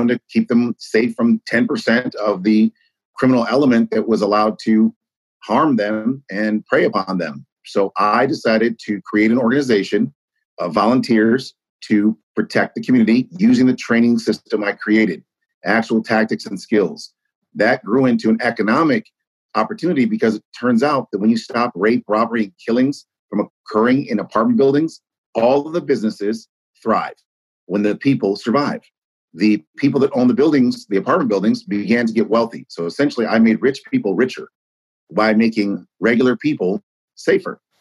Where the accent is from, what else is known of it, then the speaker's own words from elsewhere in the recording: Ann Arbor, Michigan, United States; now in Detroit, United States; And I'm from Ann Arbor, Michigan, but I originally came here to Detroit in 1994